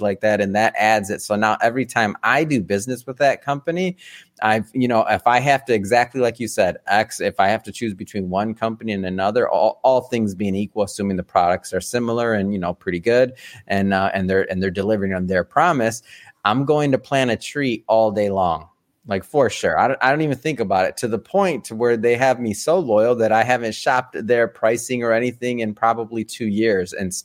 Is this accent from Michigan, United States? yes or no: yes; Detroit, Michigan, United States; My dad owned an auto body shop growing up, and I'm from Detroit. So I grew up going to the Woodward Dream Cruises